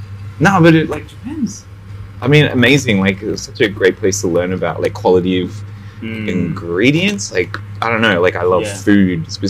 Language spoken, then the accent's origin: English; Sydney, New South Wales, Australia; also born or lived in Delhi, India; I'm from Sydney. Oh, so I grew up in Sydney.